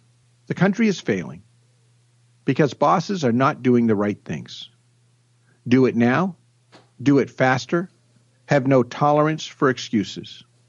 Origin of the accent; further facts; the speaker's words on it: Nashua, New Hampshire, United States; also born or lived in Maine; I was born in Maine, and then we moved to Nashua, New Hampshire, southern New Hampshire, just outside of Boston.